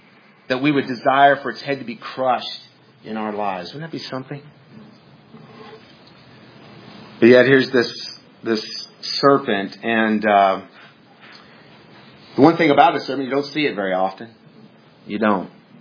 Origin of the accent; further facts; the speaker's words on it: Montana, United States; I grew up in Montana, and in Montana we had quite a few rattlesnakes